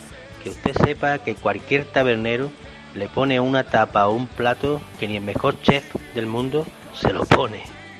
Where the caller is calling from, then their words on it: Málaga, Andalusia, Spain; de Málaga.